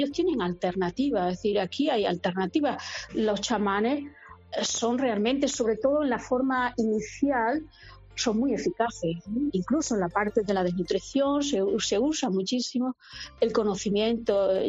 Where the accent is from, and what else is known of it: Guareña, Extremadura, Spain; born or raised there